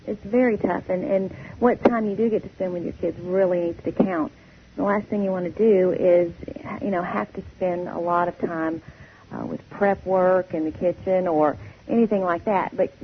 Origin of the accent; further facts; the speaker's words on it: Texas, United States; Well, you know, I'm from Texas, so I love Tex-Mex food.